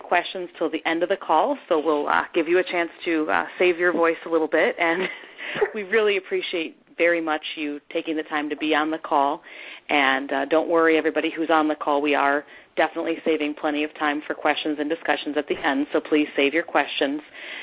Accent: Wisconsin, United States; Sheila Koenig grew up in my home state of Wisconsin.

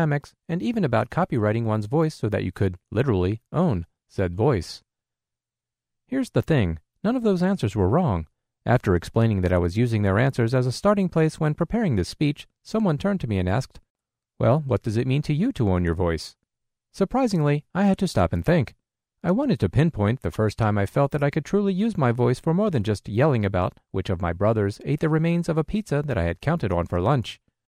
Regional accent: New York, United States; I'm from New York, but am currently in training at the Louisiana Center for the Blind.

